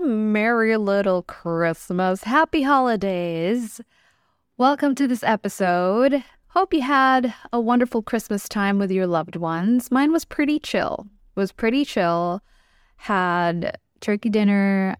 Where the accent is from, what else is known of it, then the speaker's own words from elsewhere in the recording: Philippines; English is a second language; growing up in the Philippines, I just, my tropical self cannot deal well with this cold.